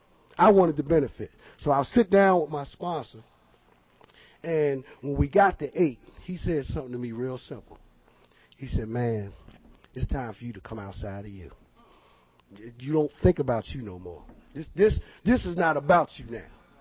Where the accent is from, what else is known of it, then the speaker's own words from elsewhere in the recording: Philadelphia, Pennsylvania, United States; I'm from Philly. Leaving them in Virginia to go back to Philly, which is familiar to me